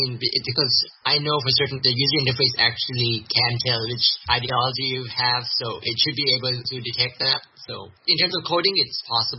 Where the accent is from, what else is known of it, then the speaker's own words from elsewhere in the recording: Thailand; Because I'm from Thailand, it's a country that neighbors Burma.